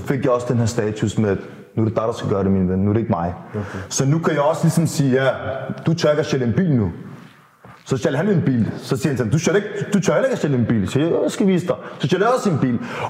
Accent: Copenhagen, Capital Region of Denmark, Denmark; born there; vi er i København, ikke? Vi er i København, og jeg var født i Nordvest, så jeg gik på en skole, der hed Bissebjerg Skole, i 7. klasse

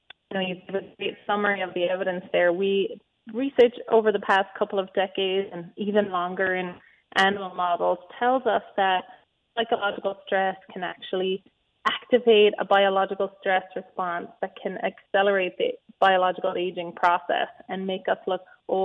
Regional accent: Ireland; now in San Francisco, United States; I'm actually in Ireland right now. That's my home country. I'm usually based at UCSF in San Francisco, but I'm spending some time back at home.

